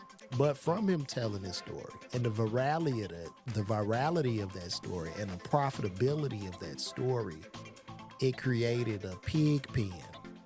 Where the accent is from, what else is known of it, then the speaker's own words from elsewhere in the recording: Chicago, Illinois, United States; My God, you know, I'm from Chicago. The baby's dying in the street.